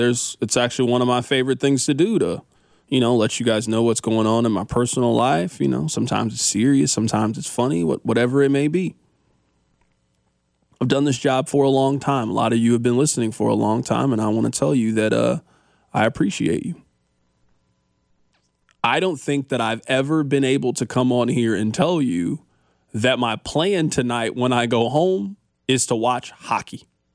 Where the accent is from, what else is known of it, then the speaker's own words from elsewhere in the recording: Kansas City, Missouri, United States; I grew up in Kansas City. I've never been to an NHL game before.